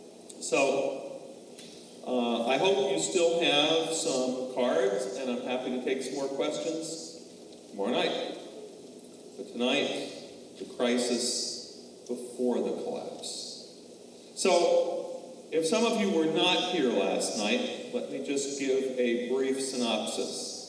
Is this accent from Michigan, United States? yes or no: no; New York, United States; I'm a New Yorker. My idea of survival is to order in Chinese food.